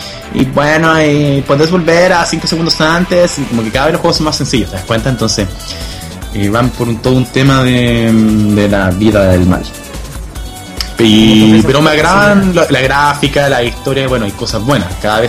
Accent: Temuco, Araucanía, Chile; tanto en mi ciudad natal, Temuco, como en Santiago.

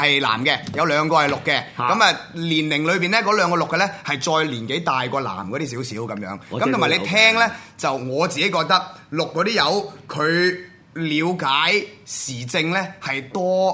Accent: Hong Kong; 但係如果我哋係今日我哋係香港人咁樣諗啊

